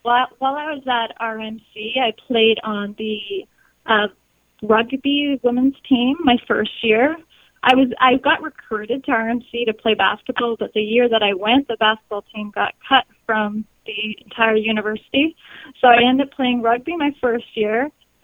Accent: Kingston, Ontario, Canada; I joined the military when I was 18 years old. I'm from Kingston, Ontario.

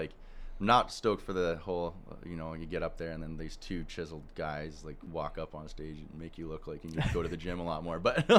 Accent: Millbrook, Ontario, Canada; I'm from Millbrook, Ontario. Okay. It's a little rural town, and I've got a farm outside of it. So it's a pretty nice town, and growing up there really reminds me of this area, to be honest.

